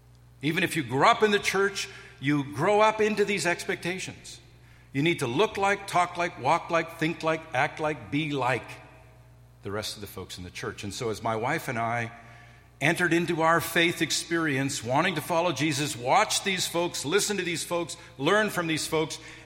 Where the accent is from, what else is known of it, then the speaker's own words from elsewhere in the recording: Mi'kma'ki, Canada; The Mi'kmaq people are a nation. We come from Mi'kma'ki, the land of the Mi'kmaq people. It's our nation.